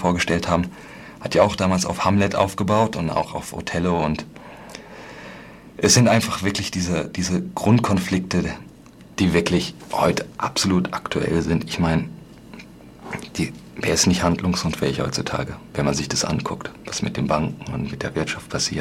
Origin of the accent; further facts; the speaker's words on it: North Rhine-Westphalia, Germany; Also ich komme aus dem Ruhrgebiet, so, das ist eine Arbeitergegend